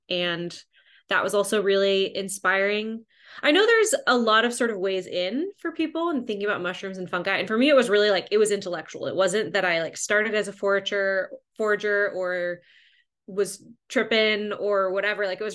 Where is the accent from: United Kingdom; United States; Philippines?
Philippines; I grew up in the Philippines. So I spent a lot of time outside growing up just because it was warm all the time.